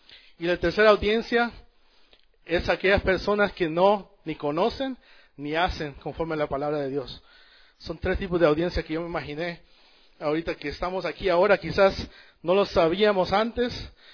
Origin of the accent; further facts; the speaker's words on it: El Salvador; Yo vengo de El Salvador, por ejemplo, donde se cree la mayor parte de personas son de católicas, del catolicismo.